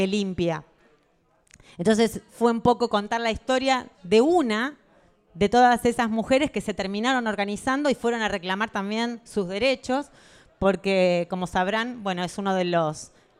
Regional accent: Argentina; now in Barcelona, Spain; no solamente aquí en Barcelona, en España, y desde el otro lado del Atlántico, donde soy nativa, desde Argentina.

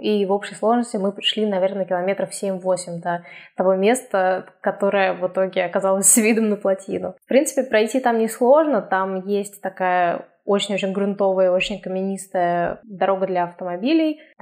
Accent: Saint Petersburg, Russia; особенно если вы из такого плоского города, как я, типа как из Санкт-Петербурга.

